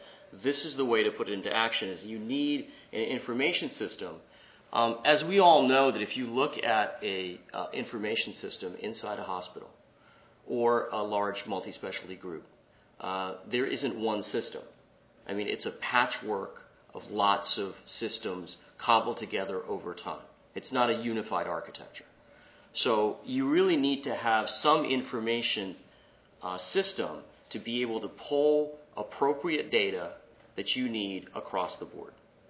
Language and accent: English; New York City, New York, United States; I grew up in New York City, and there were health centers pretty much all through Queens and Brooklyn